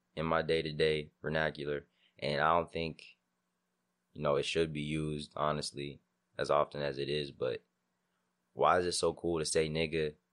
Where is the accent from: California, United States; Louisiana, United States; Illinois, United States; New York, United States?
Illinois, United States; Naperville; especially being growing up in Naperville